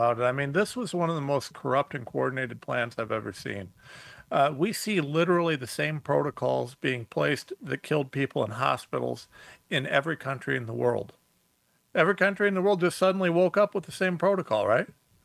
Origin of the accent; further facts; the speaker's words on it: Ohio, United States; God, I'm a nobody from Ohio.